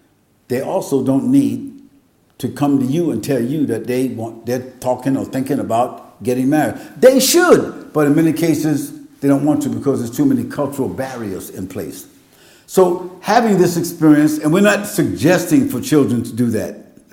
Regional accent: United States; because, you know, I'm from America.

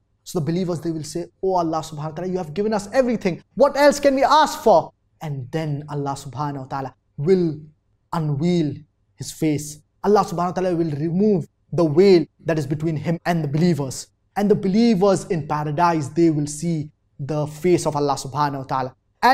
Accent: Melbourne, Victoria, Australia; from Melbourne, Australia. I'm a medical student.

